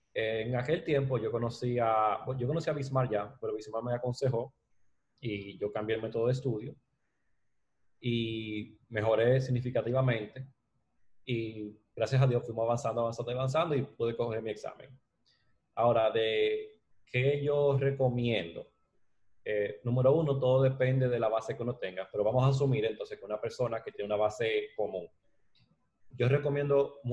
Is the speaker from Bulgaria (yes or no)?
no; Santiago, Dominican Republic; also born or lived in Puerto Rico; now in New York, United States; Bueno, yo nací en Puerto Rico, criado en Santiago, República Dominicana.